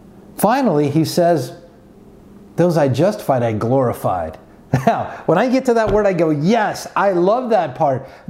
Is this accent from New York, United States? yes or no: no; Ottumwa, Iowa, United States; We're called from Ottumwa, Iowa to partner with God.